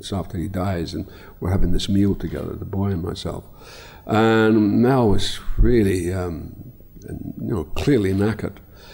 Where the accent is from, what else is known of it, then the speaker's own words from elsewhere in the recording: Scotland, United Kingdom; I'm the only Scottish actor that's in both of the movies. I don't know about English actors, but I'm a Scottish actor.